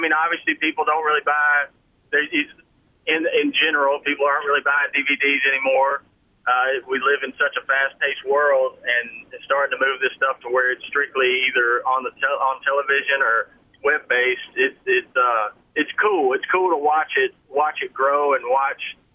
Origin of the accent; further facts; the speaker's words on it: Mississippi, United States; growing up in Mississippi, I've grown up my whole life where turkey season ends on May the 1st.